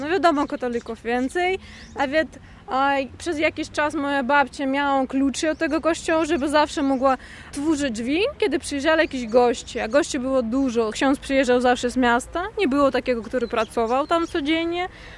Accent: Siberia, Russia; now in Poland; To rodzice mojego ojca i sam ojciec wychowali się, wyrosły na tej wsi. A ja urodziłam się w Tomsku, ale ja swoje wychowanie, stanowienie jako człowieka miałam na tej wsi.

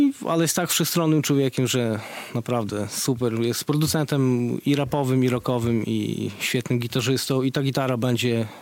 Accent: Białystok, Podlaskie Voivodeship, Poland; stamtąd się wywozimy, to jest nasze osiedle rodzime, więc stamtąd, nie inaczej.

